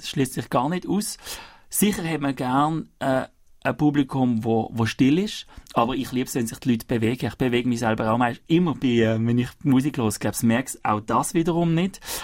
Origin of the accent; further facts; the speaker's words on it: Biel-Benken, Basel-Landschaft, Switzerland; ich bin in der Agglomeration aufgewachsen, in Biel-Bänken.